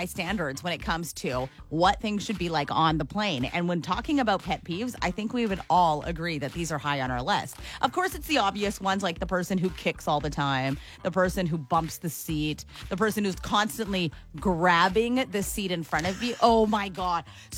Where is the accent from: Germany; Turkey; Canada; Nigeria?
Canada; as a Canadian, I think they just feel like they got permission to do it over and over again